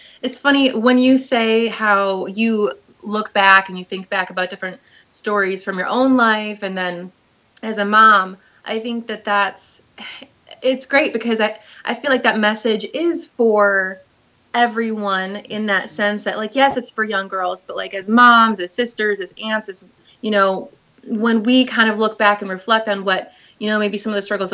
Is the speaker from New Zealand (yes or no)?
no; Michigan, United States; also born or lived in Florida; I spent the last like 5 years living in Florida and kind of going back and forth between Michigan, my home state, and Florida